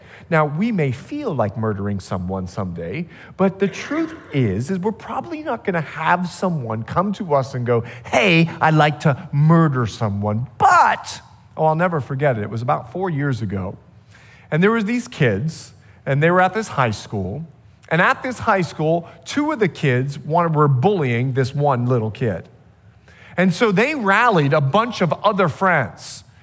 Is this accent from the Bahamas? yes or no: yes; Bahamas; I'm from the Bahamas. That's what we do. We fish and we eat fish.